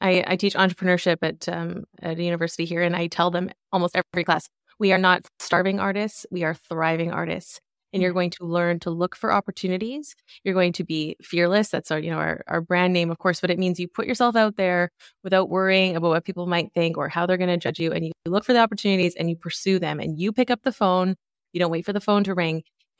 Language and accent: English; Grand Prairie, Alberta, Canada; when I grew up in Grand Prairie, Alberta, I had to drive 5 hours to get to the next city.